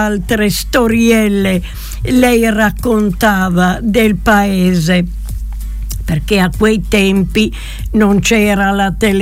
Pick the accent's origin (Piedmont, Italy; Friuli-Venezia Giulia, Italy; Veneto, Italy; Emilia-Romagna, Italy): Friuli-Venezia Giulia, Italy; Resiutta; moved away; Io sono di Resiuta, ma sono 60 anni che sono via dal mio paese